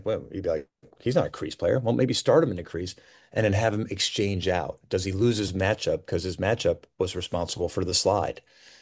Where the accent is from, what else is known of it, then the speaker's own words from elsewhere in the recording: Lafayette, New York, United States; I grew up in Lafayette, New York, and as I got older, I got to play on the Ostrom, the Gordie Ostrom Athletic Fields